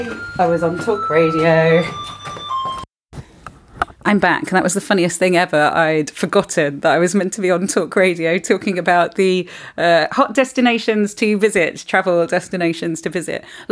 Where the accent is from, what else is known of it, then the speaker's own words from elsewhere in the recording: England, United Kingdom; now in Spain; because here in Spain they do a family thing, they don't go out until midnight. Now we're English, it's really hard like not going out until midnight because we want to go out.